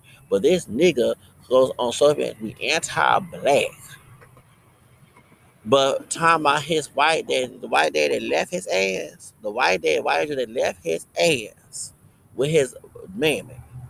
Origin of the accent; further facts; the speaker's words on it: the South, United States; I don't know about the South. I'm from the South. I ain't from up North.